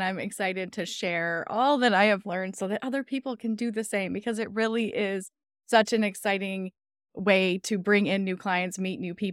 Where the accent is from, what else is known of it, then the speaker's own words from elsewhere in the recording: Michigan, United States; We're from the Michigan area, and we always have long winters.